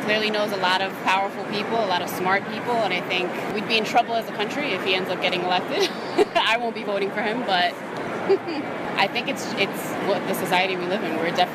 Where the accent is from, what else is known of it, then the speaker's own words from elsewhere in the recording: New York, United States; I mean, I'm born and raised in New York. I think it's always been present.